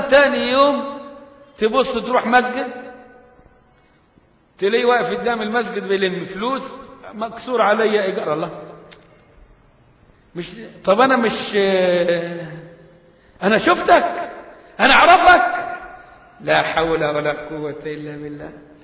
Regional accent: Egypt

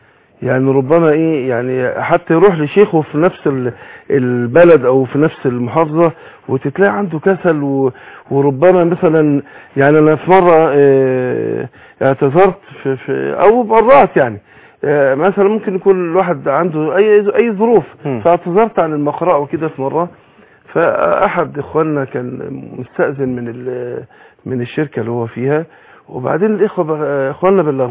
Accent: Suez, Suez Governorate, Egypt; also born or lived in Mansoura; لكن انا كنت في المنصورة، انا اصلا من السويس، لكن احنا هاجرنا بعد الحرب 67،

